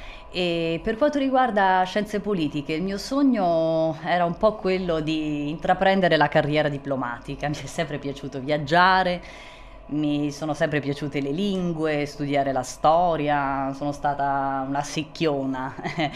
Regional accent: Cagliari, Sardinia, Italy; also born or lived in Ghilarza; sono sardissima perché sono nata a Cagliari, vissuta a Ghilarza, poi ritornata a Cagliari, però le origini chiaramente non sono sarde, nel senso che papà è sardo, è nato però fuori e questo doppio cognome è del Lazio, del centro Italia.

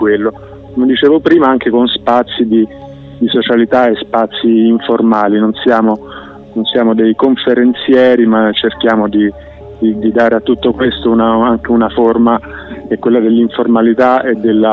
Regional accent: Rome, Lazio, Italy; now in Armungia, Italy; sono nato e cresciuto a Roma, dove ho studiato. Ho deciso di passare un periodo ad Armungia, avendo trovato un piccolo lavoro. Poi sono passati ormai 10 anni

